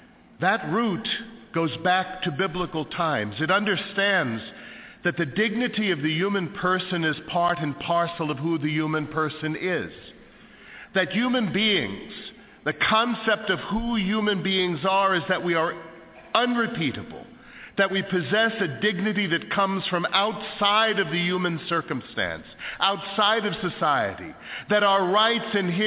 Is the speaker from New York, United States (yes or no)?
yes; Brooklyn, New York, United States; now in Michigan, United States; I grew up in Brooklyn, New York.